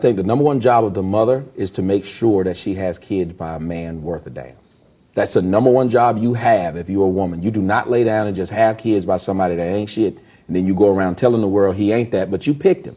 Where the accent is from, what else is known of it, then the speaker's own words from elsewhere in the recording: Atlanta, Georgia, United States; I'm from Atlanta. That's the home of the kept man.